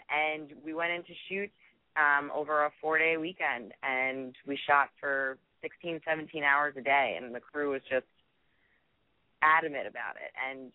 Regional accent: New York, United States; Now, I'm originally from New York, so I've been trying to find a community to work with.

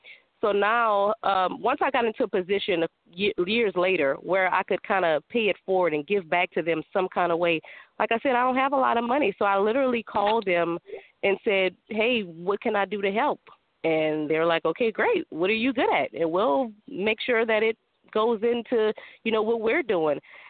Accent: New Orleans, Louisiana, United States; moved away as an adult; now in Lafayette, United States; I'm from New Orleans originally, New Orleans, Louisiana, and I lived there my entire life up until Hurricane Katrina

